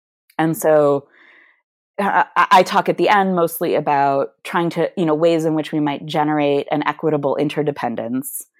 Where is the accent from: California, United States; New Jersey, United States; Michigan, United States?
Michigan, United States; and I'm from Michigan originally